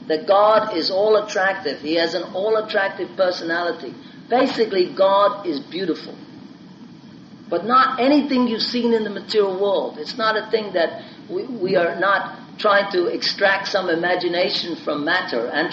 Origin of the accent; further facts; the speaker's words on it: Ireland; born there; I'm born in Ireland, I grow up as an Irish person.